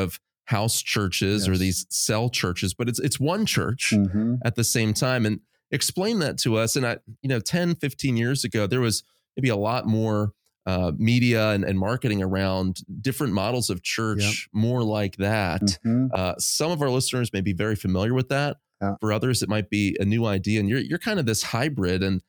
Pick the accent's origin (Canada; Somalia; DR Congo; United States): United States; York, Pennsylvania; We're from York, Pennsylvania.